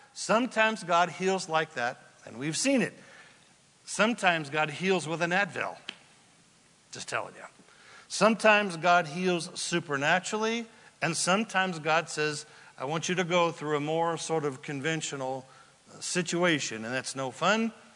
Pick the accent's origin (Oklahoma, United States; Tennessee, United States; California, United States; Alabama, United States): California, United States; Redding; also born or lived in Anderson; I grew up in Northern California, Redding and Anderson. Nobody knows where Anderson is.